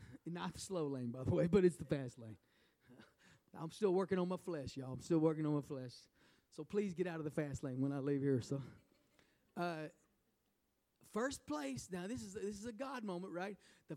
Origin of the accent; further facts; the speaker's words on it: Oklahoma City, Oklahoma, United States; now in Tennessee, United States; A F5 tornado years ago went through my hometown, Oklahoma City, primarily Moore, Oklahoma, and devastated that city.